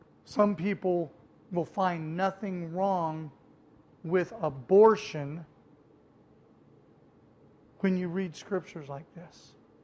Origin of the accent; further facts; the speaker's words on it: Las Vegas, Nevada, United States; also born or lived in Oklahoma; I grew up here in Las Vegas, but I was actually born in Oklahoma. And as a small child, we made the trek to Disneyland.